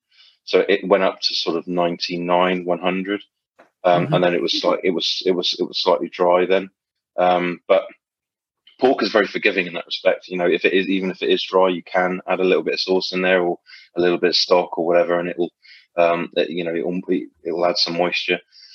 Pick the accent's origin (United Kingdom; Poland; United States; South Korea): United Kingdom; South West England; We're both from Cornwall, me and my wife.